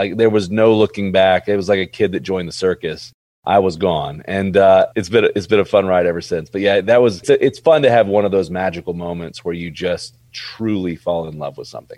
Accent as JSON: {"language": "English", "region": "Alabama", "country": "United States", "tie": "born or raised there", "said": "born and raised in Alabama."}